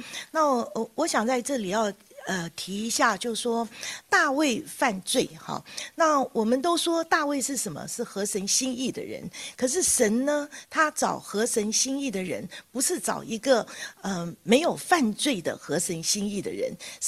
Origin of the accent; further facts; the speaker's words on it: China; 好像我们中国人过年的时候有挂那个红春联。